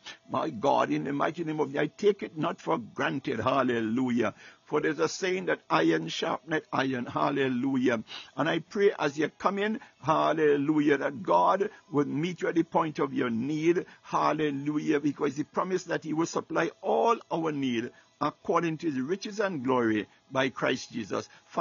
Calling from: Baltimore, Maryland, United States; I'm speaking from Baltimore, Maryland.

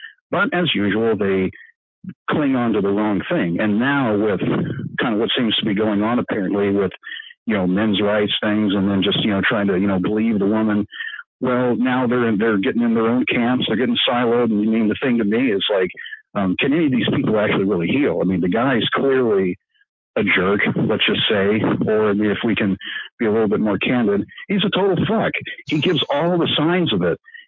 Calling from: Minneapolis, Minnesota, United States; I'm calling from Minneapolis, but the phone is Fresno.

